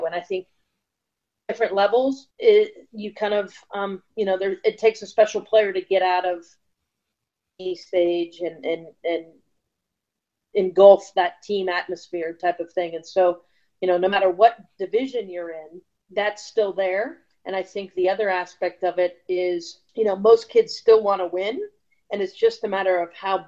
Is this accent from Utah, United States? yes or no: no; Dallas, Texas, United States; Background, obviously, I grew up in Dallas, played club ball there.